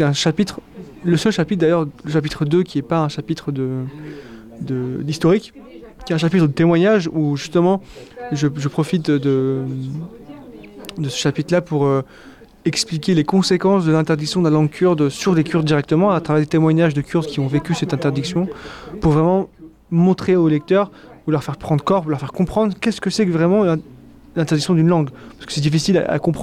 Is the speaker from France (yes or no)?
yes; Île-de-France, France; born there; Alors moi, je suis né en France, en région parisienne, et mes parents, eux, sont kurdes, originaires de la partie kurde de Turquie. Mon père est arrivé en France dans les années 80 et ma mère dans les années 90.